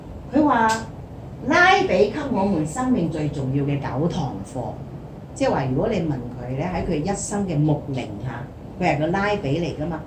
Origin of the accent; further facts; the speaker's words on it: Chaozhou, Pingtung County, Taiwan; born there; 他就去搬去台灣的南部，原來那個就是我的出生地，叫潮州的地方